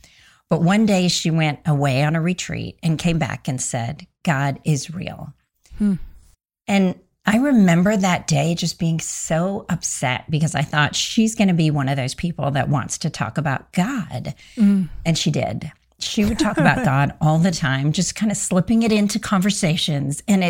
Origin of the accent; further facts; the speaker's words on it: India; born there; I was born in India and my parents were Christians.